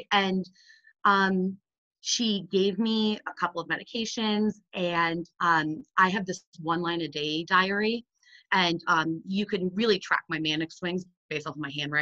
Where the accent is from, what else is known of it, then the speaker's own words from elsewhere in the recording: Dallas, Texas, United States; also born or lived in Washington, D.C.; now in Hanover, United States; So I'm from Dallas, Texas, right outside of Dallas. I went to University of Oklahoma, then I lived in DC for a while, and now I am at the Tuck School of Business at Dartmouth.